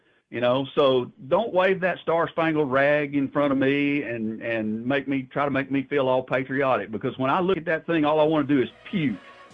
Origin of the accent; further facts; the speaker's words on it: Arkansas, United States; also born or lived in Louisiana / Mississippi; now in Alabama, United States; You know, I live in Alabama. I was born and raised in Arkansas. I've lived in Louisiana and Mississippi. You know, my people are the Southern people, and I'm a Southerner.